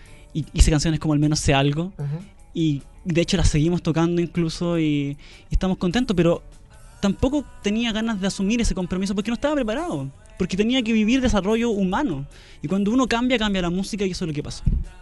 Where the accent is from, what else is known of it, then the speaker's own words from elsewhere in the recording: Santiago, Santiago Metropolitan, Chile; born there; Nací en Santiago como un exiliado, digamos, del país mapuche, porque no fue una decisión mía ni de mis abuelos venir para acá.